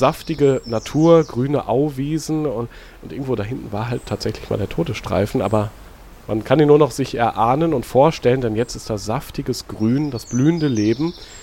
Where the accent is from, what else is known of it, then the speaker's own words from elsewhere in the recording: Detmold, North Rhine-Westphalia, Germany; moved away; ja, wir kommen aus Detmold.